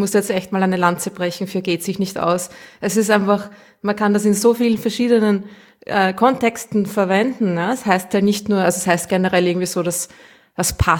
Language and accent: German; Austria; accent: Austrian; Ich rede zu Österreichisch, es tut mir leid.